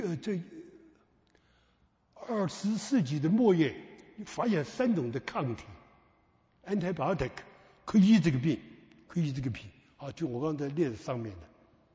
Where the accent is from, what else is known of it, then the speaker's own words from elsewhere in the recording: Guangdong, China; also born or lived in Sichuan; 我小时候在四川出生，抗战胜利回到我们的故乡广东